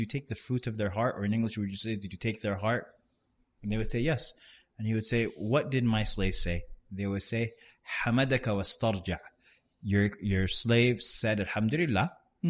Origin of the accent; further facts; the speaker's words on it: Sudan; Growing up in Sudan, a kid or a child is called, in rural places, a shafi'.